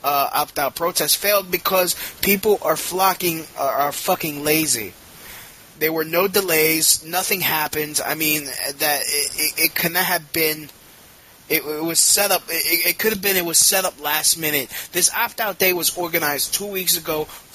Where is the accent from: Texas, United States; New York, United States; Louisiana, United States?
New York, United States; Brooklyn; No, I'm from Brooklyn. It's called being in a melting pot in New York.